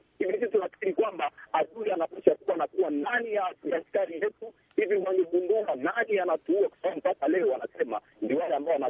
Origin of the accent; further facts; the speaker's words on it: Beni, North Kivu, DR Congo; Mimi ni mkazi wa Beni tangu miaka zaidi ishirini. Nimezaliwa Beni, nimekaa Beni, masomo yangu yote nimeyasoma hapa Beni